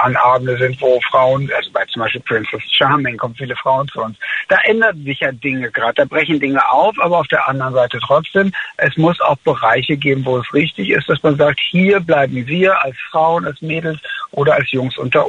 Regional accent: Hamburg, Germany; dass ich als Hamburger Jung ein bisschen traurig war

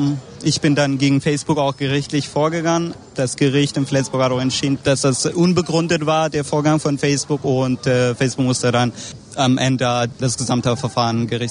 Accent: North Iraq, Iraq; Ich komme aus dem Nordirak.

